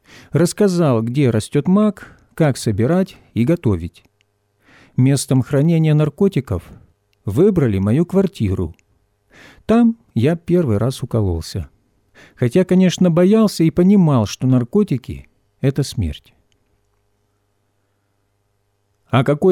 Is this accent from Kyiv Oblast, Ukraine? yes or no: no; Bedryagi, Kharkiv Oblast, Ukraine; born there; Родился я в Харьковской области, в поселке Бедряги.